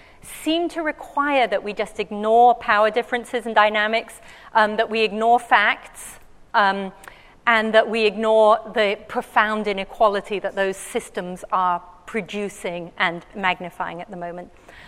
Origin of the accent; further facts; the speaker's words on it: England, United Kingdom; I come from England. We love our road rage.